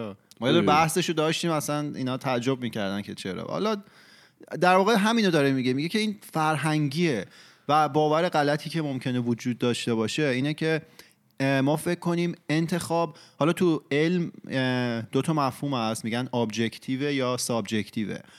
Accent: Iran; میدونی حالا ما خب تو فرهنگ ایران بزرگ شدیم و ایرانی هستیم

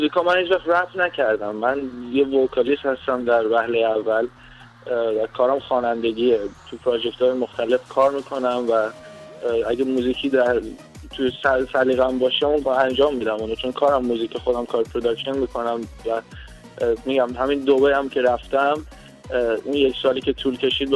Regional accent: Sweden; also born or lived in Iran / United States / Dubai; now in Los Angeles, United States; و توی ایران به دنیا اومدم، سوئد بزرگ شدم، بعد دیگه جوانیم هم توی آمریکا بودم و توی این 3-4 سال اخیرم که دبی زندگی کردم.

